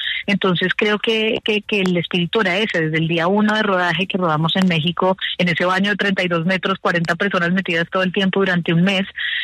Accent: Colombia; que podamos realmente vernos como colombianos, como humanos, como un país al que le pasó esto

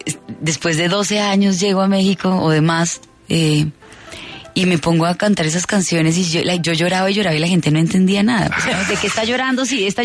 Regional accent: Colombia; accent: Colombian; uno hablando aquí colombiano muy normal

